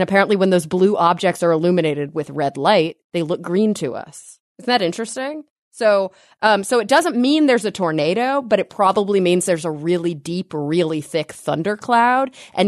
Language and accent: English; Texas, United States; But when I was growing up in Texas, there were storm drains everywhere, rained constantly.